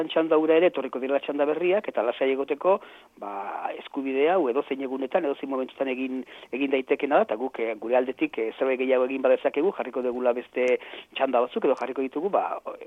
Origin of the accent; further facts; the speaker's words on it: Basque Country, Spain; nik euskalduna naiz. Eta nik euskara nerea dut